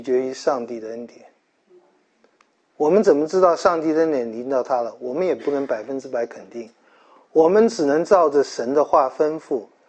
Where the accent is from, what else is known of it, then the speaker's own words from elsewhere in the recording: China; 我们中国人不知道这么喜欢，为什么这么喜欢用打字啊？